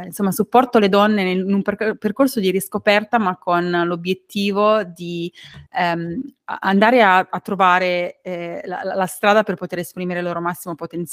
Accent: Urbania, Marche, Italy; Vengo da una piccolissima cittadina, nemmeno un paese nel nord delle Marche, che si chiama Urbania, vicino Urbino, in cui ho vissuto per 18 anni praticamente non stop

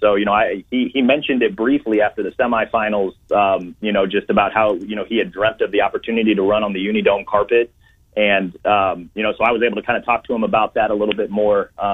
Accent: Kansas City, Missouri, United States; now in Iowa, United States; And I you know, I'm from Kansas City, and in Missouri, if your football team is good enough, you spend Thanksgiving in St. Louis

